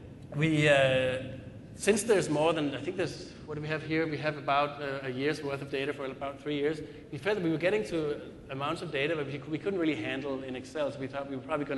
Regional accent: Denmark; Just because we're from Denmark, both Julie

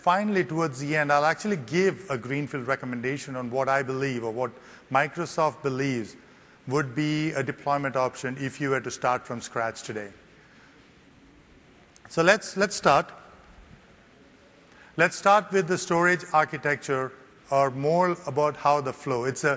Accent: India; accent: Indian; English is a second language; also born or lived in United States; now in Europe; I grew up in India, so I learned the Queen's English in an Indian accent, then spent about 20 years in US, so my accent got an Indo-American twist. And now I'm in Europe

